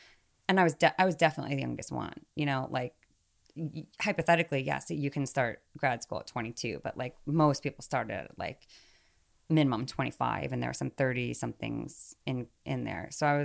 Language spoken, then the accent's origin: English; Indiana, United States; born there; I was born like 20 minutes outside Chicago, so not like really like deep Indiana, but definitely Midwest.